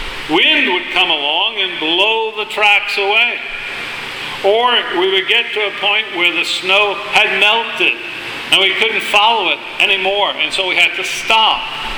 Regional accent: Rhode Island, United States; I was raised in Rhode Island. So I know what it's like to have 4, 5, 6 feet of snow in your backyard.

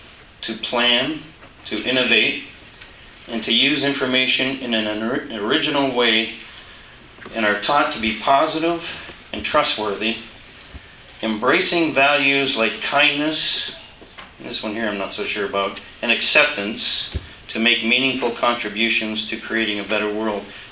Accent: Canada; When I was growing up in Canada, at the age of eight years old

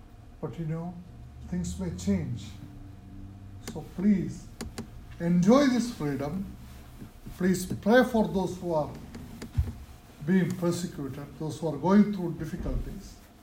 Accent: India; When I was growing up in India

